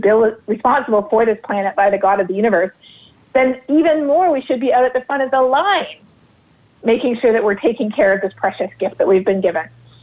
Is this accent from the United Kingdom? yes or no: no; Canada; also born or lived in South America; now in United States; I grew up in Canada and in South America, and outside the U.S., there is not nearly the same statistics as there are within the U.S.